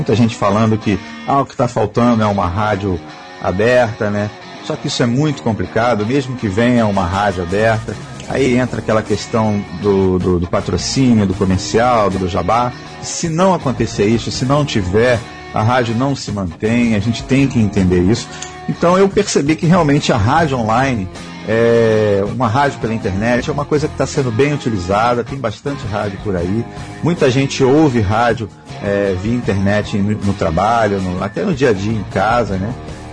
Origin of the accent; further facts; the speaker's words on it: Rio de Janeiro, Brazil; eu sou do Brasil. Aí ele, ah, legal, legal. Ele, de onde tu é do Brasil? Do Rio de Janeiro.